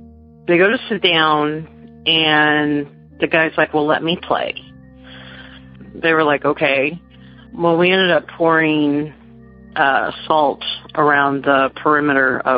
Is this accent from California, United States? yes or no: yes; Dixon, California, United States; now in Hampton, United States; I grew up in California, and I lived in this really small town called Dixon.